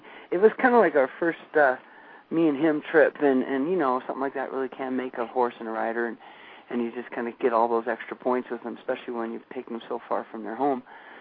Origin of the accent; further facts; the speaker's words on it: Montana, United States; And then I decided once I got back up to the mountains, it reminded me of where I grew up in Montana.